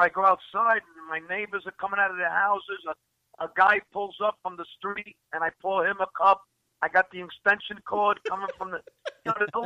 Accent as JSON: {"language": "English", "region": "New York", "country": "United States", "said": "Plus, I'm from New York, and I say coffee."}